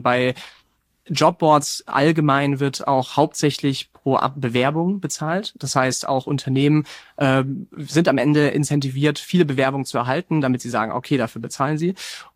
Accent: Bavaria, Germany; ich komme aus dem Münchner Umland und da gibt es viele Hidden Champions, also viele Weltmarktführer in sehr nischigen Bereichen

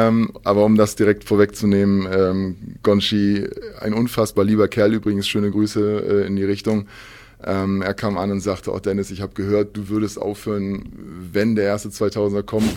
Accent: Hamburg, Germany; born there; Ich bin in Hamburg geboren

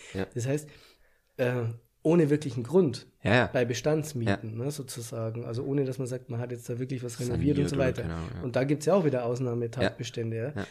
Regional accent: Bavaria, Germany; weil bei uns in Bayern ist es einfach teuer.

